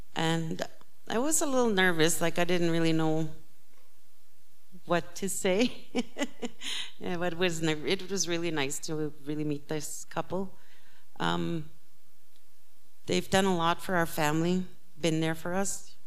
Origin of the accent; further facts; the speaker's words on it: Canada; I am from Cody First Nation.